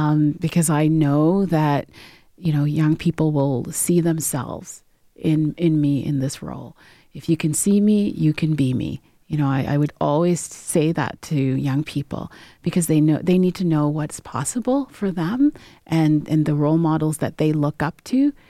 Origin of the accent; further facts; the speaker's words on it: Scarborough, Ontario, Canada; I'm from Scarborough. I'm from that outside.